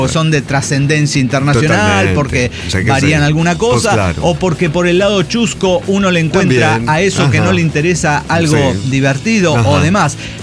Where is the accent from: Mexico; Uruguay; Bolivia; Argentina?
Bolivia; como boliviano y latino celebré muy cañón esta victoria.